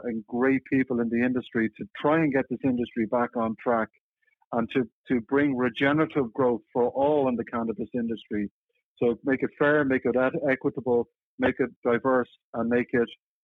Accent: Dublin, Leinster, Ireland; moved away as an adult; now in San Francisco, United States; I moved over from Dublin in Ireland a decade ago to work with a company called Sustainable Brands and based out of San Francisco.

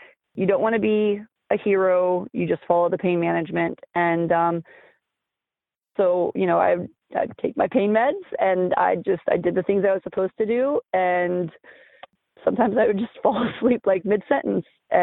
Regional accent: Northwest, United States; And while I'm from the Northwest and I have friends in that area

